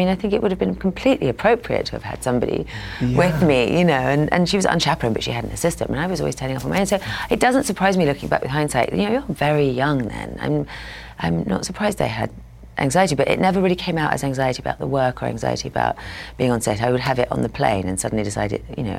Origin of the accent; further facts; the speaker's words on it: England, United Kingdom; I was so identified with being English and British and from England and my family